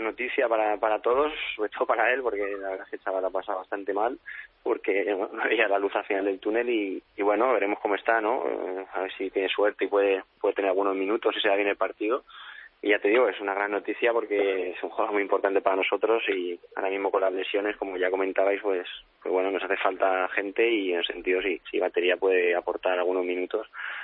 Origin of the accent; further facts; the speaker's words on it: Móstoles, Community of Madrid, Spain; now in Barcelona, Spain; hace 10 años, nada, llegué aquí a Barcelona, venía de Móstoles